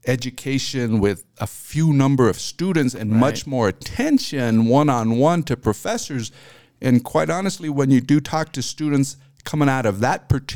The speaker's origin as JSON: {"language": "English", "town": "Alamosa", "region": "Colorado", "country": "United States", "tie": "born or raised there", "said": "and I got to rediscover or kind of reacquaint myself with Adams State, my hometown college"}